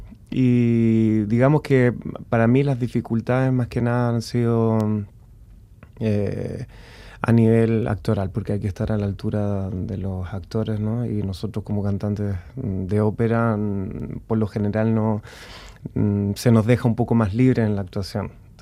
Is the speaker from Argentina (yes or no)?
no; Chile; moved away; also born or lived in Spain; Soy chileno, sí. Me vine en el 2000, me vine a Europa a buscar la técnica, la antigua técnica italiana, y partí por la escuela española. Viví en España también muchos años, en Andalucía, en Barcelona, en Madrid.